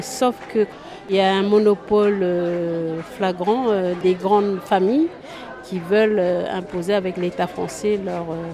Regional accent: New Caledonia; Nous, on se considère toujours comme des Kanaks parce qu'à la base, on n'est pas des Français. On est des Kanaks, on a notre culture, notre civilisation.

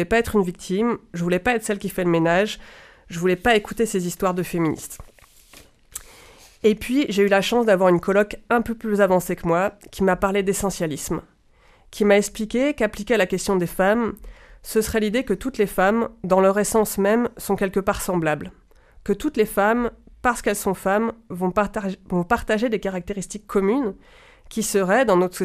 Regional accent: Bourg-en-Bresse, Auvergne-Rhône-Alpes, France; mon enfance à Bourg-en-Bresse dans les années 90.

